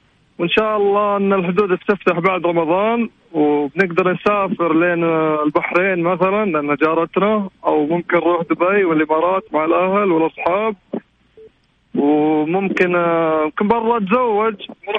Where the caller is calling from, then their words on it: Dammam, Eastern Province, Saudi Arabia; من الدمام